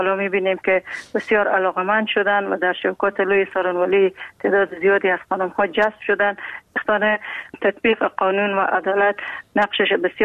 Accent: Afghanistan; فقط چون ما افغان هستیم همیشه خود به خداوند میسپاریم

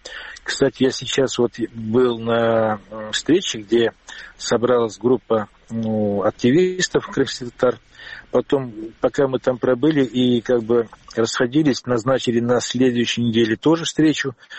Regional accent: Crimea, Ukraine; А, ну, сказать, что только достается нам, крымским, это неправда, конечно.

